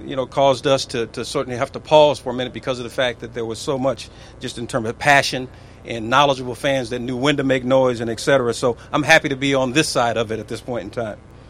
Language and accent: English; Beloit, Wisconsin, United States; We grew up together in Beloit. So we've actually dated since we were 15 years of age.